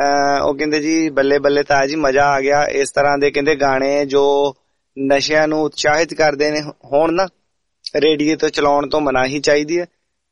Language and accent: Punjabi; Jalandhar, Punjab, India; ਅਸੀਂ ਵੀ ਜਲੰਧਰ ਵਾਲੀ ਆ